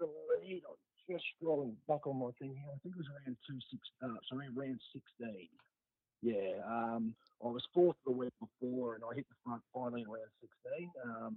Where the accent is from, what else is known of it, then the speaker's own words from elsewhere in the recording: Bendigo, Victoria, Australia; I played at the Bendigo Rugby League Club. That's pretty much where my name is. I grew up in Bendigo, even though I haven't lived there for over 20 years.